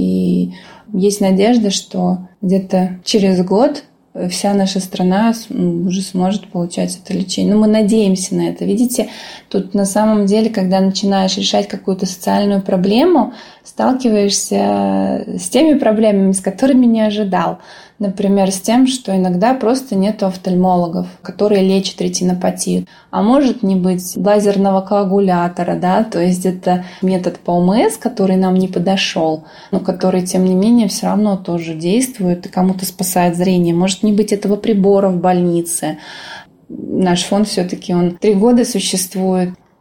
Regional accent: Desnogorsk, Smolensk Oblast, Russia; а я сама родом из Смоленской области, да, город Десногорск есть такой.

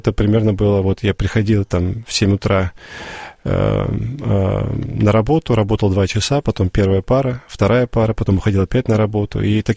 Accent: Obninsk, Kaluga Oblast, Russia; все-таки я из Обнинска

